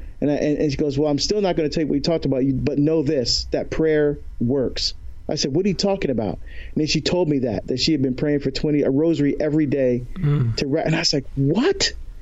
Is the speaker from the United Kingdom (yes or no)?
no; Barbados; my home country of Barbados